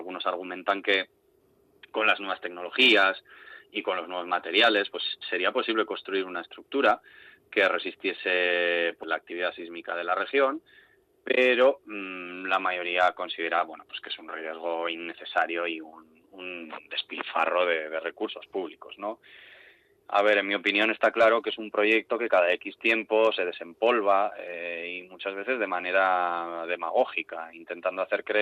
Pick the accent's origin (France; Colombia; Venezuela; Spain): Spain; Portugalete, Basque Country; Sí, claro, sí. Yo soy de Portu.